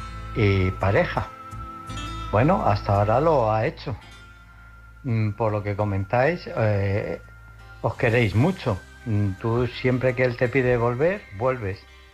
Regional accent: Illescas, Castilla-La Mancha, Spain; de Illescas.

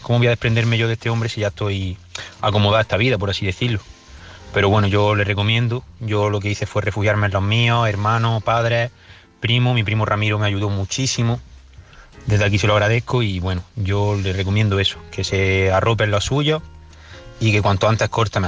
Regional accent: Purullena, Andalusia, Spain; de Purullena, de Granada, un pueblecito.

